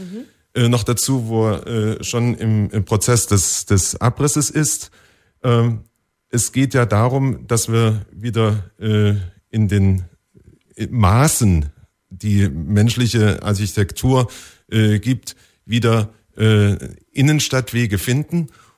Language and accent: German; Dresden, Saxony, Germany; born there; now in Potsdam, Germany; ich bin gebürtiger Dresdner